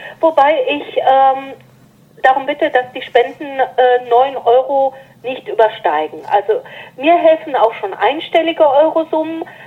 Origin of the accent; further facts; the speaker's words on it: Germany; ich bin Deutsche, ich bin 53 Jahre alt und muss immer wieder ganz erstaunt feststellen, um nicht zu sagen entsetzt festzustellen, dass ich mein Land kaum kenne.